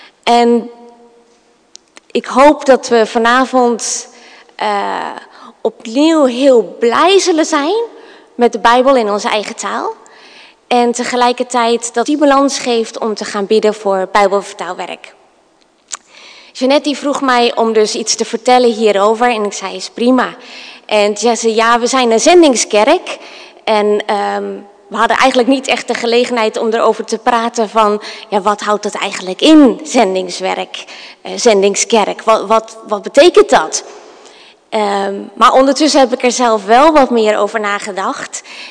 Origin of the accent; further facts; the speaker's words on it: Heerde, Gelderland, Netherlands; moved away as an adult; also born or lived in England; Ik ben opgegroeid in Heerde. Niet al te ver hier vandaan. 20 minuutjes of zo. En toen zijn we naar Engeland verhuisd. En daar hebben we een aantal jaar gewoond. Daar hebben we Tirza gekregen. En toen zij 8 maanden oud was, zijn wij verhuisd naar Cambodja.